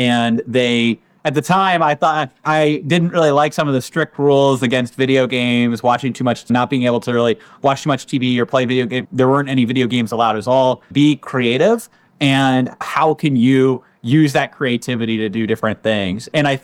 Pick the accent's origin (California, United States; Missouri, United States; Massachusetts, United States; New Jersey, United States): Massachusetts, United States; Chelmsford; born there; Yeah, so I was born in Chelmsford, Massachusetts